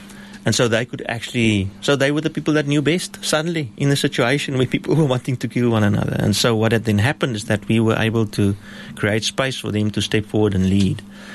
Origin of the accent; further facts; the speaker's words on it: South Africa; Well, the point is, we're South African, we're African, and hope is our thing.